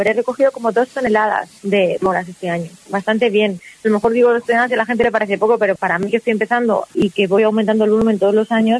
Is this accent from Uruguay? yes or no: no; Almendra del Pan, Castile and León, Spain; como siempre he estado muy ligada a mi pueblo, antes Almendra del Pan no era conocido